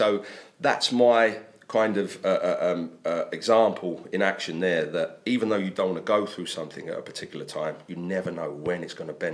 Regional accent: Brighton, South East England, United Kingdom; And I, coming from my hometown of Brighton, which is another seaside city, I feel very much at home in Swansea there.

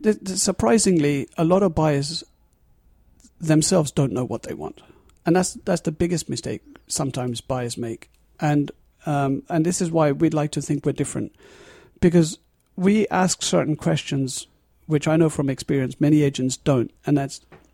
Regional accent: London, United Kingdom; And so I was curious, and I came from London.

